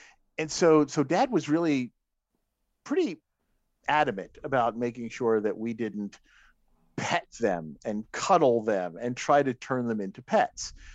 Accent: Brooklyn, New York, United States; the only animals we ever saw as kids growing up in Brooklyn, New York, were pigeons and squirrels and occasional seagulls.

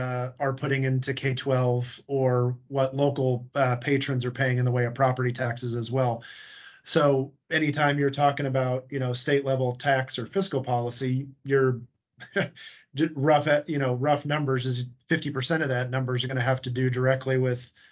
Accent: Kansas, United States; Yeah, so I was born and reared in Kansas, for good or ill. My family moved from Kansas City, Missouri to Johnson County, Kansas, before I was born, and I graduated from Blue Valley High School.

